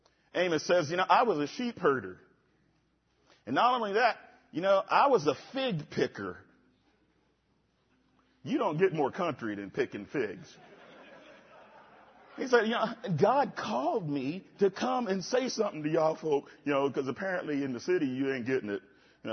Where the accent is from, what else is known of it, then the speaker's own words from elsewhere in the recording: Omaha, Nebraska, United States; moved away; also born or lived in Wichita Falls / Sumter / Chattanooga; I'm a city boy. I grew up in the city. I grew up in Omaha, Nebraska